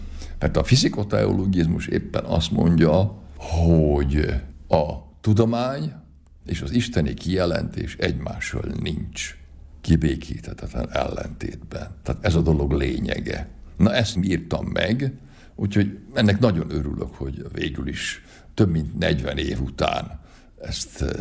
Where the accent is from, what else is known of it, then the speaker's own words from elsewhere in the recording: Hódmezővásárhely, Csongrád-Csanád, Hungary; ezt Vásárhelyen kaptam, mert ez szülővárosomban is számon tartanak